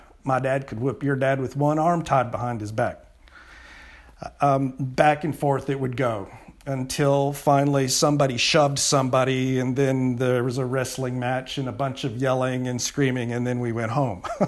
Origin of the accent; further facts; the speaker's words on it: Texas, United States; You know, when I was a boy growing up in Texas